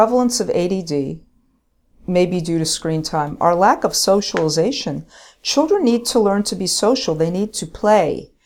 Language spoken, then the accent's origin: English; Queens, New York, United States; In Queens.